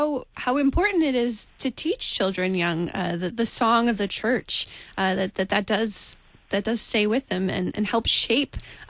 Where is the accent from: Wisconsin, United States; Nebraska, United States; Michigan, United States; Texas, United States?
Michigan, United States; Well, we're going to my home state.